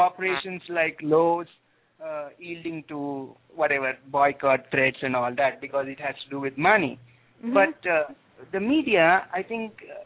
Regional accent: India; now in United States; I'm not from here, as you can tell. I'm from another country.

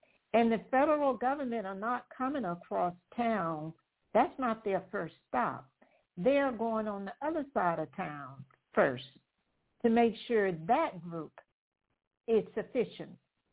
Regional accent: North Carolina, United States; I grew up in Western North Carolina, if any of you are familiar with this

